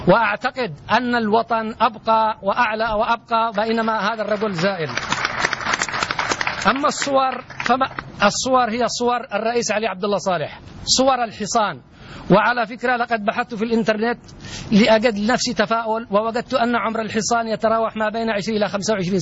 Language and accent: Arabic; Taiz, Taiz Governorate, Yemen; وأحيي أهل تعز وأنا من أبناء تعز من هذا المكان